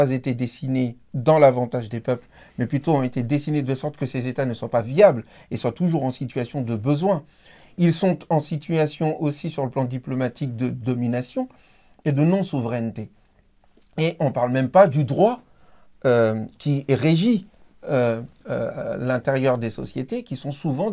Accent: Senegal; Moi, je viens par exemple du Sénégal.

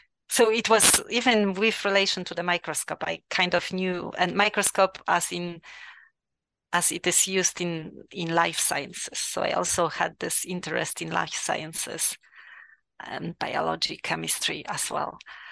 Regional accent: Poland; English is a second language; also born or lived in Magdeburg, Germany; I come from Poland. My first degree is in pharmacy and pharmaceutical sciences, actually. And that I have from University of Warsaw.

